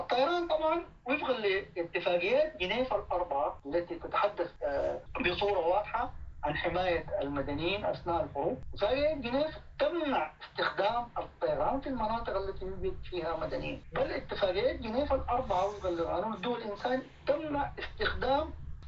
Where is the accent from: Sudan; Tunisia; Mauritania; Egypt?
Sudan